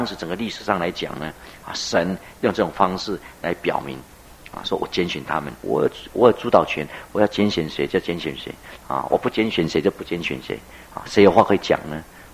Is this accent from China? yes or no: no; Taiwan; 不像我们台湾人呢，吃水果很挑剔的